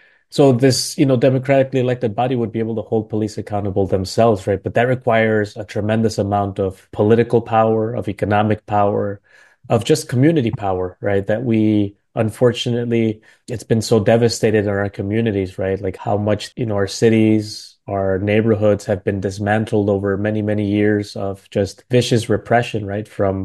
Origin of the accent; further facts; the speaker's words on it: Milwaukee, Wisconsin, United States; So I'm born and raised in Milwaukee. I'm a Chicano. My parents came from Mexico shortly before I was born. And so I grew up in Milwaukee. I grew up in what is called the South Side of Milwaukee